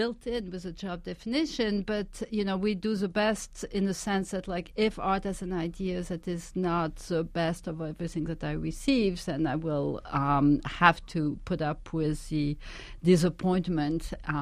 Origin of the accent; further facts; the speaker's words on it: France; I didn't grow up with it. I grew up in France.